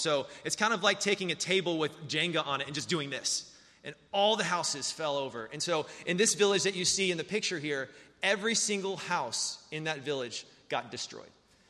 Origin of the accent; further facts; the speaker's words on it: Hollywood, Florida, United States; we grew up here in Broward County, right there in Hollywood